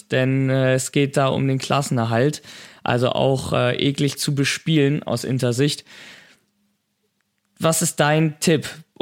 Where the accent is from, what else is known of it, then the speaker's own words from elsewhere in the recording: Italy; als Italiener wissen wir ja, Emotionen sind, es gehören ja zum Fußball dazu